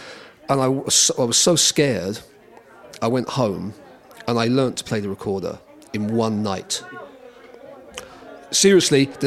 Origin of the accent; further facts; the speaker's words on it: England, United Kingdom; So I was brought up in England, but I was brought up culturally Irish.